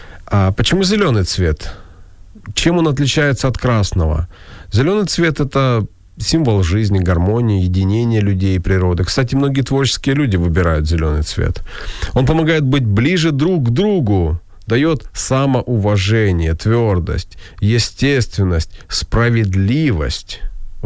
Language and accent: Russian; Kharkiv, Kharkiv Oblast, Ukraine; мои соболезнования моему родному городу Харькову.